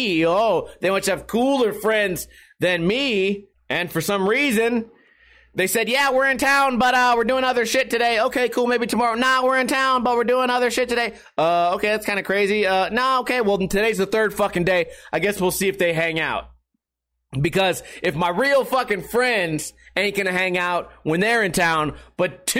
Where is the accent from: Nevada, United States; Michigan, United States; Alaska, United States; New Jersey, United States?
Nevada, United States; Las Vegas; Two people in the chat room right now are on a Vegas vacation. My hometown, the city that I live in, they're out here hanging out.